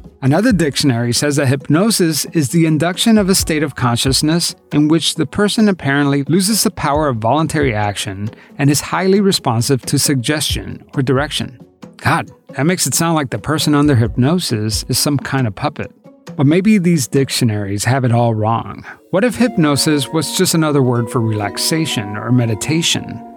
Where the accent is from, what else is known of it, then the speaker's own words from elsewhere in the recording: Miami, Florida, United States; I grew up in Miami